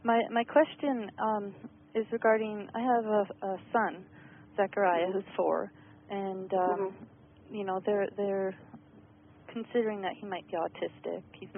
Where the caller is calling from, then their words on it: Horsefly, British Columbia, Canada; I'm calling in from Horsefly in British Columbia, way up north.